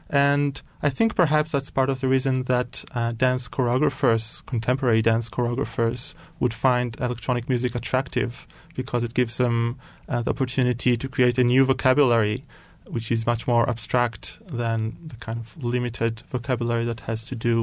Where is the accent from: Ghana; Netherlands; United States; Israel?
Israel; Tel Aviv, Tel Aviv District; Well, I come from Israel, so I grew up in Tel Aviv in Israel and went to high school and actually did an army service, as everyone in Israel has to do.